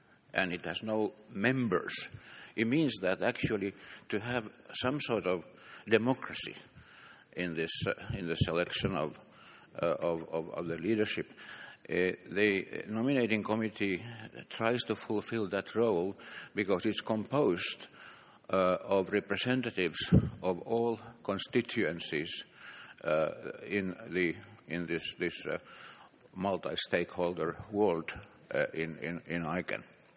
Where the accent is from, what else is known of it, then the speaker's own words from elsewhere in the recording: Finland; I come from Finland.